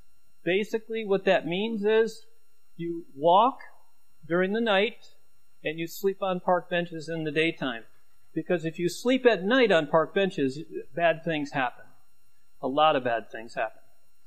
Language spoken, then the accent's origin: English; New York, United States; because I was from Northern New York. I'm a white Yankee skinny boy in a town of not white skinny people.